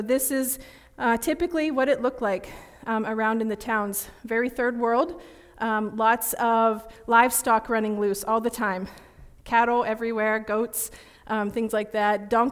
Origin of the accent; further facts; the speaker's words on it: Punxsutawney, Pennsylvania, United States; But I'm a semi-local girl. I grew up in Punxsutawney, the big metropolis over there, and now I live in the even bigger city of Kerwinsville.